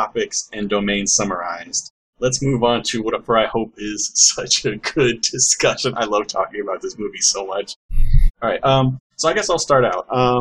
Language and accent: English; Florida, United States; I grew up in Florida in the 90s, like, kind of on the Gulf Coast. Not too far from Orlando, maybe, like, three, four hours from Orlando.